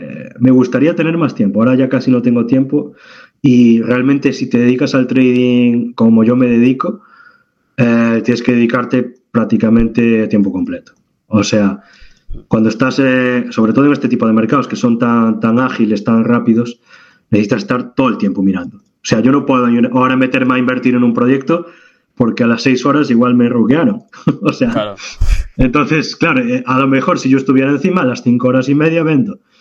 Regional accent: Spain; Mucha gente no sabe que somos españoles.

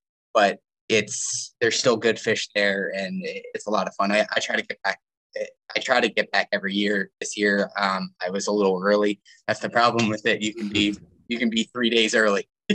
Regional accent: Maryland, United States; I grew up right on the Susquehanna Flats

